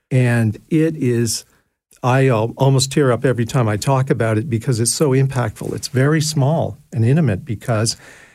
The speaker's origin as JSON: {"language": "English", "town": "Calgary", "region": "Alberta", "country": "Canada", "tie": "born or raised there", "said": "growing up in Calgary, I went to one of those school concerts and saw an orchestra for the very first time"}